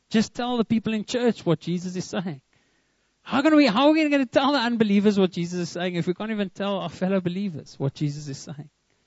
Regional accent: South Africa; I'm from South Africa. I mean, I'm like, you know, originally … are from England, but you know, I'm from here.

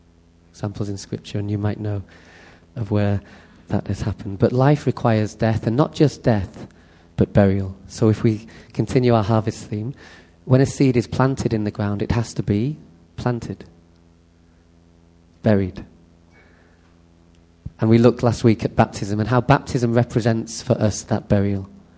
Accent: North West England, United Kingdom; We grew up near Manchester, my brother and I.

